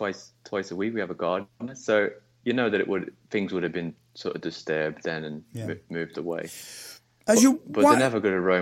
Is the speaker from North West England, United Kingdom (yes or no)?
yes; New Ferry, North West England, United Kingdom; New Ferry.